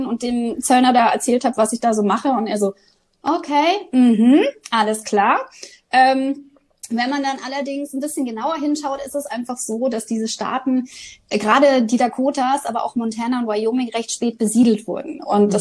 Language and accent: German; Germany; als Deutsche ist man dann schon, ne, nochmal was anderes als so